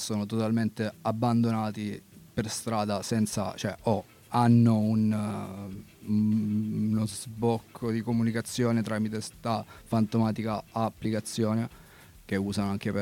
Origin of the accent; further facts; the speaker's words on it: Apulia, Italy; now in Turin, Italy; qui a Torino perché giù da me la situazione lavorativa, sono pugliese, non è delle migliori